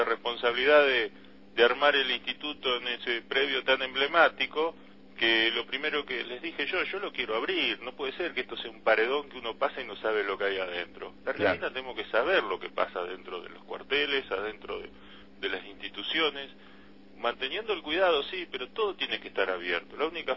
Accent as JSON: {"language": "Spanish", "town": "Arroyo Dulce", "region": "Buenos Aires Province", "country": "Argentina", "said": "Yo soy de un pueblo del propio corazón sojero y antemaicero, la mejor tierra de Argentina, mi pueblo de Arroyo Dulce, en el medio de entre Salto y Pergamino."}